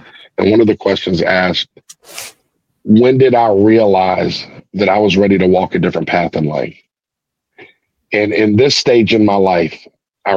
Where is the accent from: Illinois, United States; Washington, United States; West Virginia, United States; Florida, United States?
West Virginia, United States; I also grew up in West Virginia, and I've spent more time in a tent in LA than I ever have in the state of West Virginia.